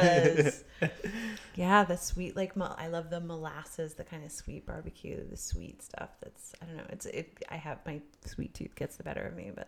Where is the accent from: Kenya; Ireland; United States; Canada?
Canada; I'm Canadian, so I have no, I'm like, I don't understand any of it